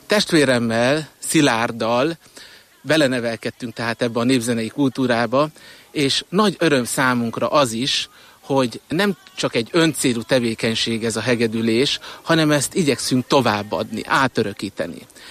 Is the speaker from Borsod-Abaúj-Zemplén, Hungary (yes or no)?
yes; Cigánd, Borsod-Abaúj-Zemplén, Hungary; én Cigándon, a citera muzsikán nevelkedtem, édesapám citera muzsikáján.